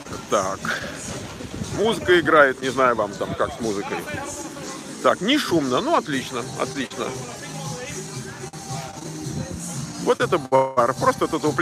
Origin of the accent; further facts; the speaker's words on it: Moscow, Russia; Я родился на Войковской. Потом жили мы много лет в Лефортово. Потом мы жили в Хорошовом Невнике, улица Демьяна Бедного.